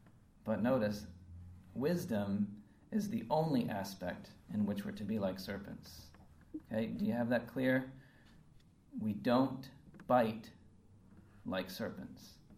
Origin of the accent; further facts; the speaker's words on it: United States; Now, being an American, I like that flag.